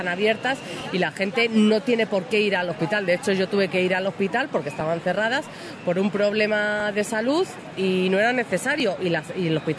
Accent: Leganés, Community of Madrid, Spain; now in Madrid, Spain; yo en este caso soy de Leganés, pero vivo en Carabanchel

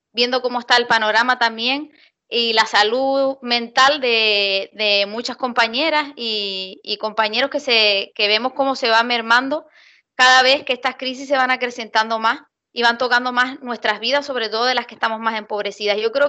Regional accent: Canary Islands, Spain; en territorios como el nuestro, como el canario

